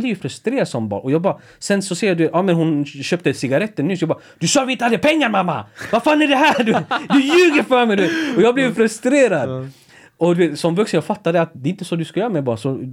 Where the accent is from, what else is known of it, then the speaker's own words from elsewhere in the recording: Sweden; born there; Skillnaden från mig är att jag är född i Sverige. Jag har fått en så här svensk kultur.